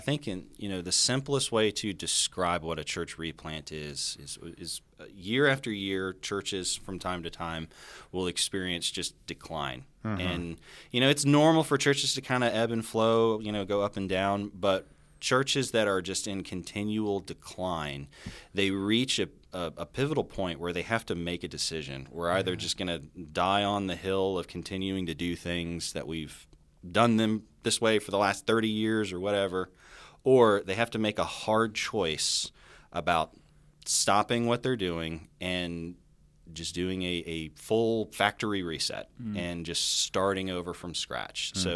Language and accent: English; Chipley, Florida, United States; I know you always think I'm actually from Bonifay, but like it's Chipley.